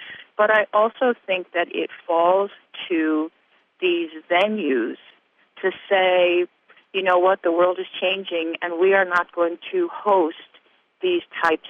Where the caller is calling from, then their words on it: Rotterdam, New York, United States; I'm calling from Rotterdam, New York.